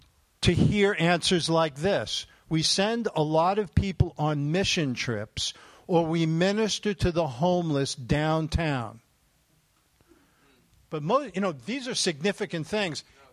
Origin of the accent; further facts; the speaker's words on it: Brooklyn, New York, United States; little did I know that growing up in Brooklyn, New York, I thought that Jesus Christ was the son of Mr. and Mrs. Christ.